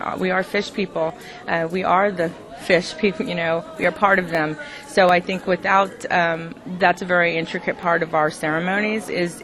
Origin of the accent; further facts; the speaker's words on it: Hoopa, California, United States; I was born in Hoopa. I was born and raised in Hoopa, and I've been on the banks of the Klamath and the Trinity Rivers for my whole entire life.